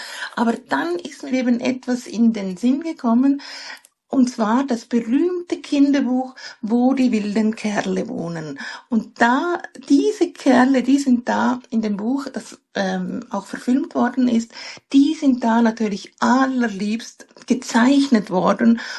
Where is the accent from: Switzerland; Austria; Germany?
Switzerland; das nutzen wir bei uns in der Schweiz, glaube ich, kaum